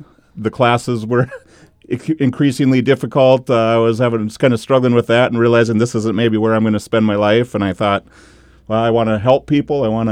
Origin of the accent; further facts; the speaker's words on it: Henning, Minnesota, United States; I grew up in Henning, graduated from Henning High School, went to NDSU and got my bachelor's degree in sociology.